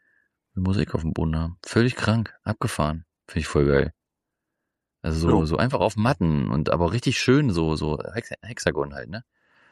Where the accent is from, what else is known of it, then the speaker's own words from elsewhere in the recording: Lürschau, Schleswig-Holstein, Germany; Ja, ich komme aus Lürschau.